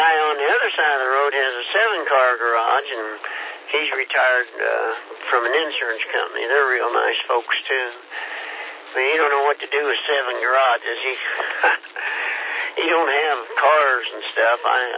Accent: Kansas, United States; I said, I'm from Kansas, and I said, I couldn't live that way.

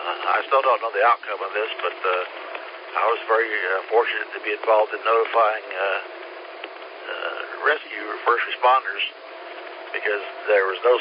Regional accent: Hendersonville, North Carolina, United States; when they find out I'm from Hendersonville

